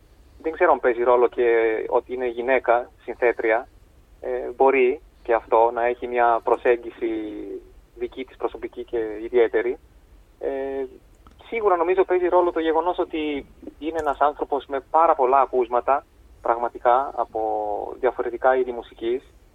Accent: Milan, Lombardy, Italy; Greek is a second language; now in Greece; Είμαι από το Μιλάνο.

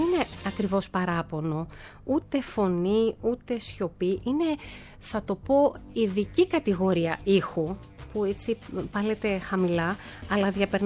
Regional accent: Thessaloniki, Central Macedonia, Greece; now in Athens, Greece; βγήκε λίγο βαρύ το λάμδα, όντως είμαι από τη Θεσσαλονίκη, αλλά είμαι σχεδόν 23 χρόνια στην Αθήνα

